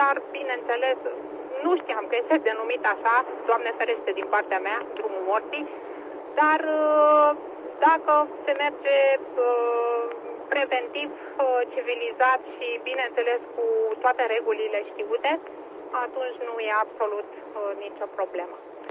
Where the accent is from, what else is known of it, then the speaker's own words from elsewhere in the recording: Pitești, Argeș, Romania; Noi suntem din Pitești, QTH-ul de bază și ne întoar